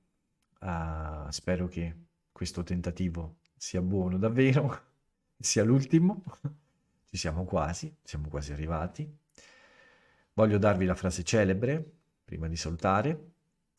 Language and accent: Italian; Viareggio, Tuscany, Italy; accent: Viareggio dialect; io lo leggerò in italiano, perché il mio accento è terribile. Non posso leggerlo nel dialetto di Viareggio.